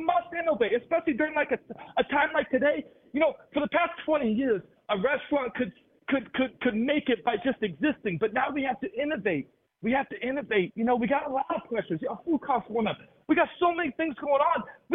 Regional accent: Illinois, United States; I tell people I'm from Illinois, they say, oh, you're from Chicago? I said, no, I'm not from that place. Yeah, I'm from the, you know, I'm from the west.

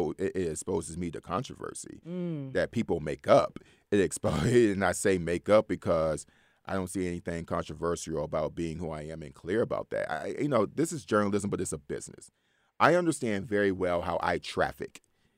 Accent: Detroit, Michigan, United States; So, as I said, I grew up in Detroit, Michigan, largest black city in the United States

